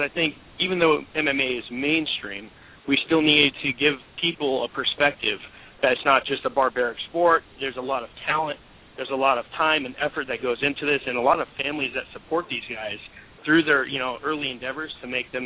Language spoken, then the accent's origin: English; California, United States; Growing up in the Bay Area, just surrounded by, you know, such great fighters coming up